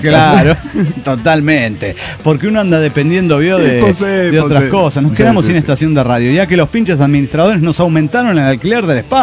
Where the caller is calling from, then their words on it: San Luis, Argentina; de San Luis, Argentina.